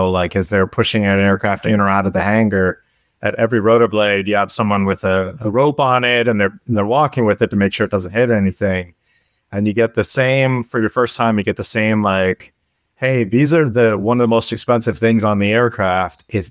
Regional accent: Tallahassee, Florida, United States; born there; also born or lived in Germany; I grew up in an Army family. And so originally I'm from a nomad. I was born in Tallahassee, Florida, when my dad was there for his master's degree.

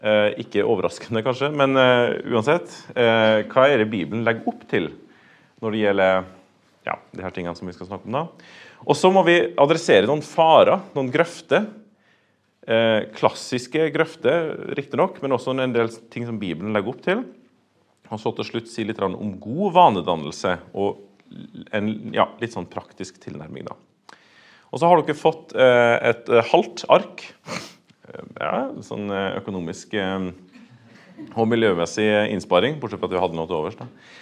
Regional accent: Trøndelag, Norway; now in Northern Norway; Jeg fra Trøndelag, helt nord I Trøndelag, opp mot Nordland, eller mot kysten, opp mot Nordland fylket. Men jeg har bodd hele mitt voksne liv I litt ulike plasser I Nord-Norge.

